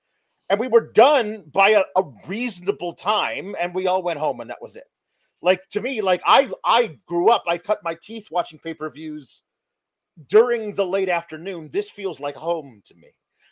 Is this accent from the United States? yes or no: yes; West Coast, United States; I grew up on the West Coast.